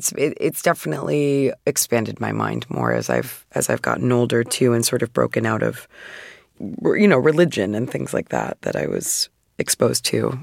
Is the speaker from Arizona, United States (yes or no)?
yes; Phoenix, Arizona, United States